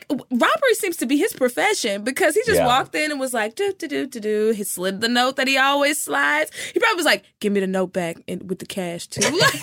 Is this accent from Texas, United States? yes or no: yes; Dallas, Texas, United States; Okay, I am from Dallas, so I know Irving. It's very close.